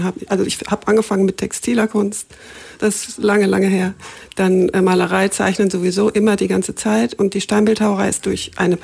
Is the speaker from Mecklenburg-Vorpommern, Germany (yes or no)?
no; Marsberg, North Rhine-Westphalia, Germany; Ich bin im Sauerland in einer Kleinstadt aufgewachsen, die heißt Marsberg.